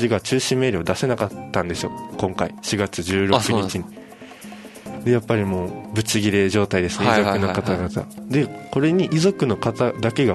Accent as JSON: {"language": "Japanese", "region": "Okinawa", "country": "Japan", "tie": "born or raised there", "said": "この自分たち地元沖縄の学生はどうなんだろうと思って"}